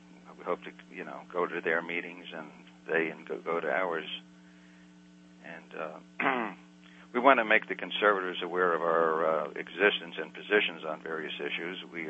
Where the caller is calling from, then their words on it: Silver Spring, Maryland, United States; Silver Spring, Maryland.